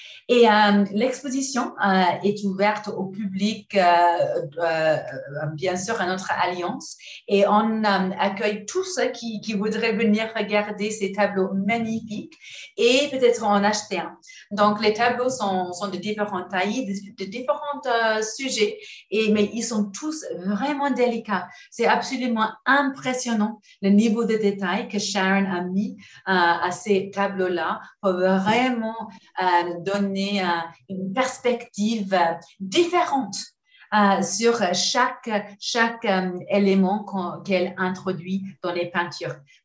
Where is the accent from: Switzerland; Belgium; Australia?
Australia; French is a second language; je suis bien une Australienne qui adore la langue française.